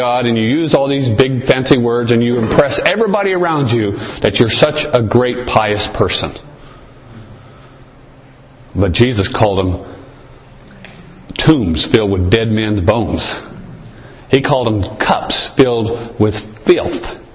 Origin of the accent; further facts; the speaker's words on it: Chandler, Arizona, United States; I grew up in Chandler. And Chandler is a pretty, especially at that time, it was a farm community.